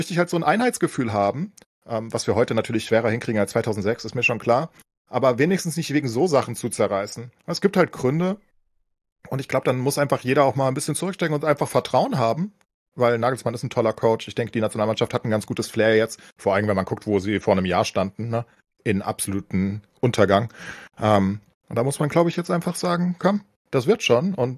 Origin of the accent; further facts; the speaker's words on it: Frankfurt, Hesse, Germany; Und ich bin Frankfurter